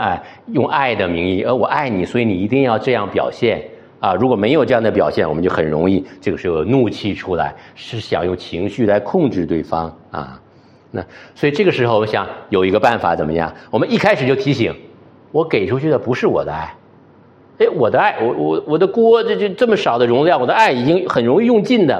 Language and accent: Chinese; Shenyang, Liaoning, China; 那我老家在沈阳，这个我不知道大家现在还用不用高压锅。我们小的时候，沈阳我们有一个